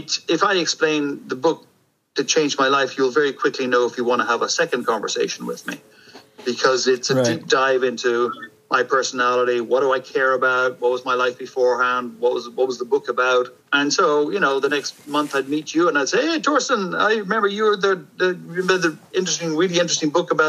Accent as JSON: {"language": "English", "town": "Dublin", "region": "Leinster", "country": "Ireland", "tie": "born or raised there", "said": "I grew up in Ireland in a suburb of Dublin in my grandfather's and father's and then brother's pub."}